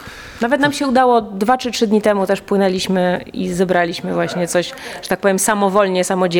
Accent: Gdańsk, Pomeranian Voivodeship, Poland; now in Warsaw, Poland; chociaż jestem rodowitą gdańszczanką, ale mieszkam w Warszawie

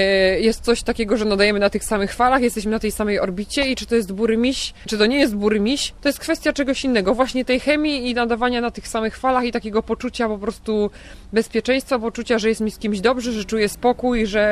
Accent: Poznań, Greater Poland Voivodeship, Poland; w ogóle jestem z Poznania, więc wcześniej jeździłam na obozy, działałam w tym ognisku lokalnym w Poznaniu.

